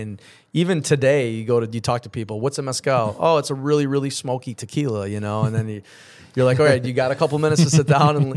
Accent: Syracuse, New York, United States; moved away as an adult; now in Los Angeles, United States; I'm from Syracuse originally, so I went to Liverpool High School. I moved out to Los Angeles 15 years ago. Wanted to escape the winters.

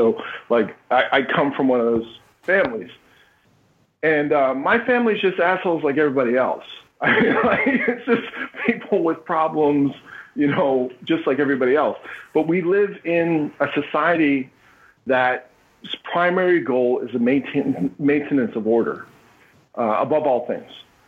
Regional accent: Philadelphia, Pennsylvania, United States; I'm from Philly.

